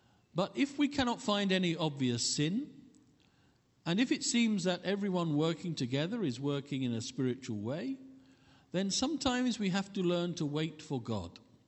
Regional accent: England, United Kingdom; in my service as an English person serving in England

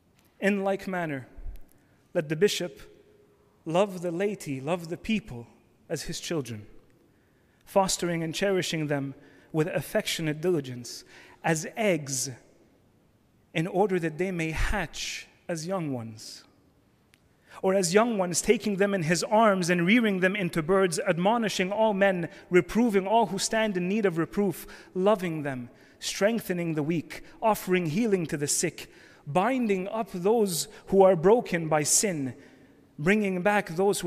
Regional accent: Canada; also born or lived in Egypt; Although I was born in Egypt, I came to Canada, and I call Canada my home because I've spent the last 33 years here. I was raised in Canada

